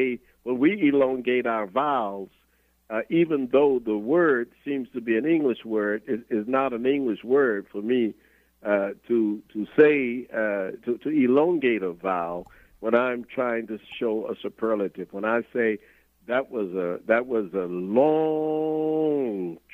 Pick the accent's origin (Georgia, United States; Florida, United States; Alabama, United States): Georgia, United States; Valdosta; when I grew up in Valdosta, Georgia, I had no double consciousness.